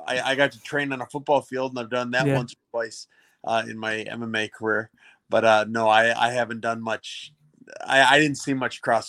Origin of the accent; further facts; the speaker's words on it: Wisconsin, United States; Wisconsin was great. Everything is green. The winters were white. I got to hunt and fish to my heart's content, and I loved everything about it.